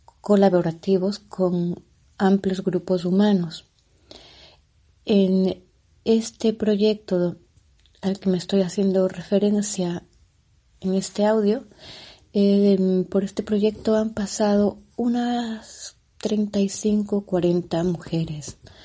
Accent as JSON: {"language": "Spanish", "country": "Ecuador", "said": "una mantita que han tejido pues las mujeres del Ecuador, mi país de origen."}